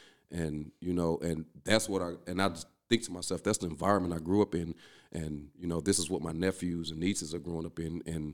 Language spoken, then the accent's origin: English; East St. Louis, Illinois, United States; I'm originally from East St. Louis.